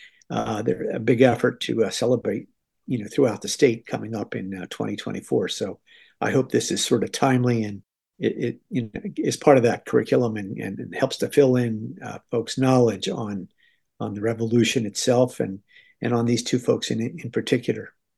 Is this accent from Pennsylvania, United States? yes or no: no; Newark, New Jersey, United States; I did as a kid because I grew up in Newark and I knew a little bit about Kirkwood